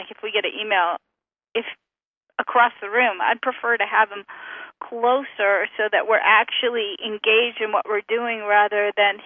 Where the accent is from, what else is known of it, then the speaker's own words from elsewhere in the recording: Oregon, United States; I grew up in Oregon. His dad owned a dress factory in New York City. You know, my grandparents were farmers. I lived in the country.